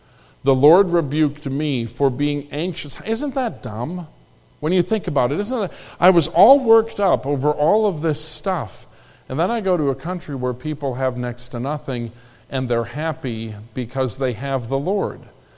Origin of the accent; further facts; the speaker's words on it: Minnesota, United States; I come from Minnesota, the land of 10,000 lakes and 25,000 casseroles.